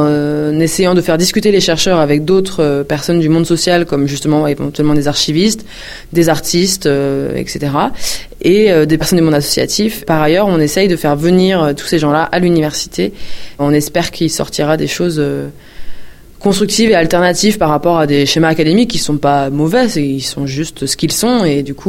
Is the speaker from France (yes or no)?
yes; Nantes, Pays de la Loire, France; moi je suis nantaise, que mes parents étaient des militants dans les années 70 ici